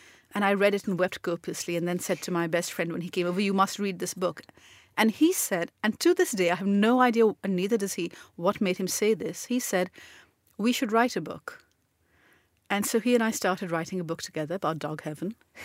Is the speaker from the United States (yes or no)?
no; Pakistan; Well, not within the Pakistan I was growing up in.